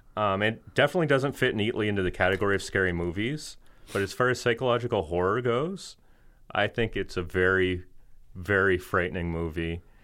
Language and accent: English; Stratford, Ontario, Canada; I'm from a small town or small city. I'm from Stratford, Ontario, a nice picturesque city, right?